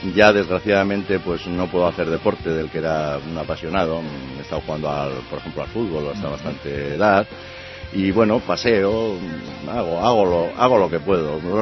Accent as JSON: {"language": "Spanish", "region": "Basque Country", "country": "Spain", "tie": "born or raised there", "moved": "yes", "lives_now": "Madrid, Spain", "said": "que fuimos amigos desde los 7-8 años hasta que ya me vine a Madrid y no obstante cuando vuelvo a mi tierra, al País Vasco"}